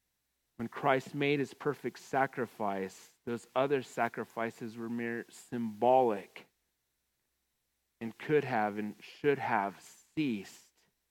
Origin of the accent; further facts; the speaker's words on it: United States; maybe it's just because I'm American, but there's just nothing quite like America.